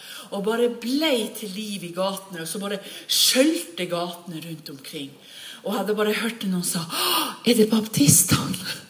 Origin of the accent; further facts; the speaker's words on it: Honningsvåg, Finnmark, Norway; jeg skulle preke i Honningsvåg, og jeg grudde meg veldig å komme hjem til hjemplassen min